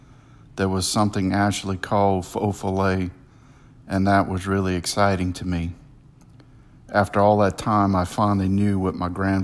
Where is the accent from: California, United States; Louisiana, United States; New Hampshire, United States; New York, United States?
Louisiana, United States; And growing up in Louisiana, I used to hear a lot of French words that I didn't understand.